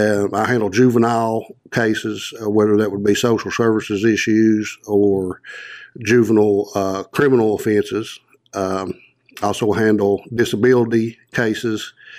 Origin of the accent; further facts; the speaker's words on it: Kentucky, United States; Born and raised in Powell County and glad to still be working here.